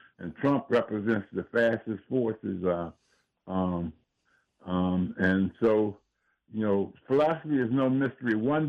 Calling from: Fort Washington, Maryland, United States; I'm calling from Fort Washington, Maryland.

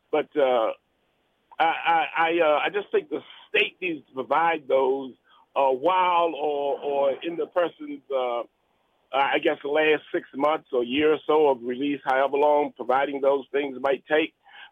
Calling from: Washington, District of Columbia, United States; I'm calling from Southeast Washington, D.C.

